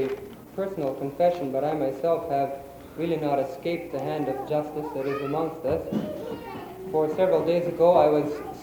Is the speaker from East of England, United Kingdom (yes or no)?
no; Scotland, United Kingdom; now in United States; Being Scottish as I am, I thought it said laddies and went in.